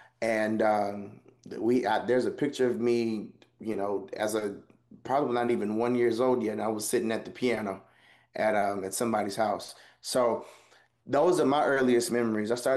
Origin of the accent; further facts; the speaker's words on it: Augusta, Georgia, United States; And then being in Augusta, growing up in Augusta, Georgia, there was a number of very talented musicians